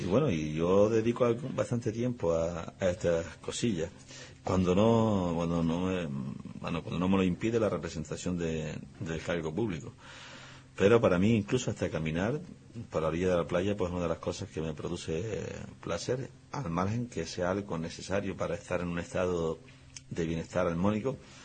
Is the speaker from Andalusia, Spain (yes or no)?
no; Guía, Canary Islands, Spain; Pues yo nací en Montaña Alta de Guía, en Fuente Bermeja.